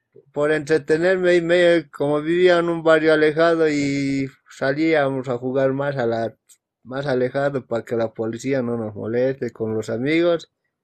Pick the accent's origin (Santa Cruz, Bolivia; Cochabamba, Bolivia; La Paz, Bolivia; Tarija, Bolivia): La Paz, Bolivia; estaba haciendo el trámite en mi país, en La Paz